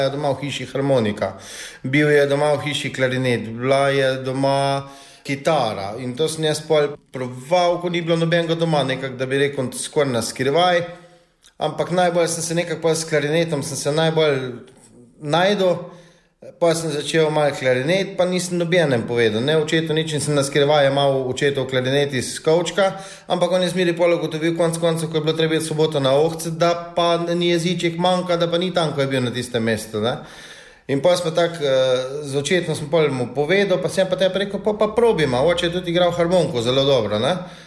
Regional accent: Vodule, Savinja, Slovenia; prihajam iz Dramelj, bolj točno iz Vodelj

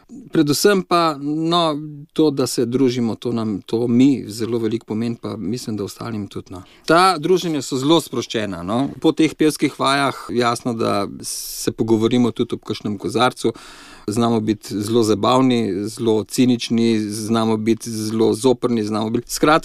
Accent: Maribor, Drava, Slovenia; born there; now in Lavrica, Slovenia; Rojen sem v Mariboru, tako da po duši sem mal Štajerca, drugače pa zdaj že vrsto let živim na Lavrici

